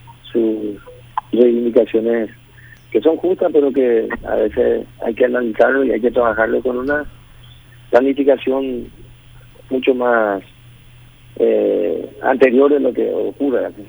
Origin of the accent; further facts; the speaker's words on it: Choré, San Pedro, Paraguay; Primero fui intendente de mi pueblo, Choré.